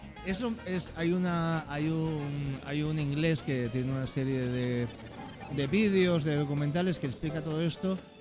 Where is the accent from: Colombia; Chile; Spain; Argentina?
Spain; Valencian Community; padre es gallego de Lugo y me tira mucho, muchísimo más Galicia que muchas más comunidades, pero soy profundamente valenciano, claro.